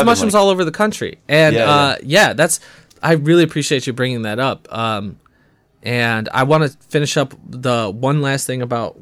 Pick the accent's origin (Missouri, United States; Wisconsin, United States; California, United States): Wisconsin, United States; Milwaukee; Yeah, man, I'm from Milwaukee.